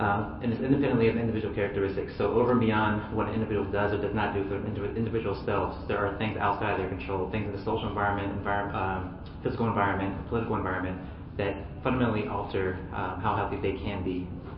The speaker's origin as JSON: {"language": "English", "region": "Pennsylvania", "country": "United States", "tie": "born or raised there", "said": "this research is actually done back my hometown outside of Pittsburgh."}